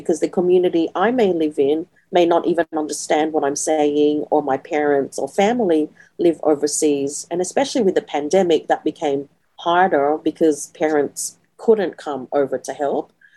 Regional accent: Philippines; another Ilocano person, we get really excited because, you know, there's that initial recognition. Oh, we're both Filipino.

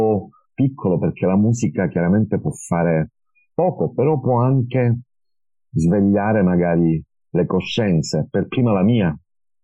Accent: Palermo, Sicily, Italy; also born or lived in Enna; Io sono nato a Enna e poi però ho vissuto a Palermo

